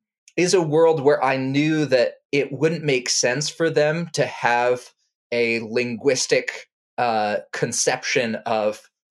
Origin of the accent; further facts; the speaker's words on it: Indonesia; first language Indonesian; So I grew up speaking the Indonesian language, Bahasa Indonesia, as well as English.